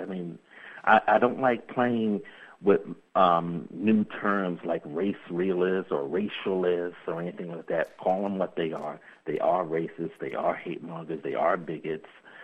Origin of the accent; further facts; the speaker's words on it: Somerset, New Jersey, United States; I come from Somerset, New Jersey, and my lunchroom when I was in high school, I used to sit with anyone.